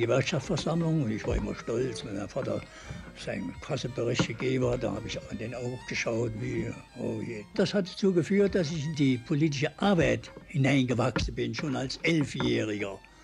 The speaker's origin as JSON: {"language": "German", "town": "Saarbrücken", "region": "Saarland", "country": "Germany", "said": "Ich stamme aus Saarbrücken. Ich bin 1909 geboren. Arbeitereltern. Die Eltern waren beide politisch in der SPD organisiert."}